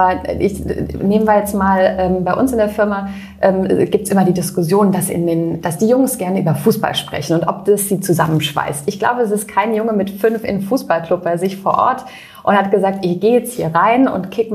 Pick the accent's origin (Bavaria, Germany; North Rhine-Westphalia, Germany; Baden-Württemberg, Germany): Baden-Württemberg, Germany; in Freiburg, das ist bei mir in der Nähe, wo ich herkomme